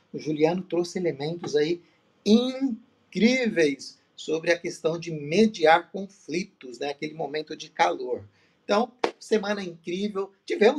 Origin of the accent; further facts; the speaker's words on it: Campinas, São Paulo, Brazil; Que eu sou de Campinas também, né?